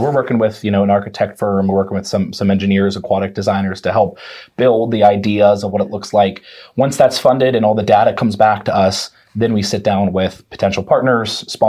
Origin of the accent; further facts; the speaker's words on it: Monroeville, Pennsylvania, United States; Yep, so I grew up over in Monroeville, east of the city, swam in high school, swam YMCA club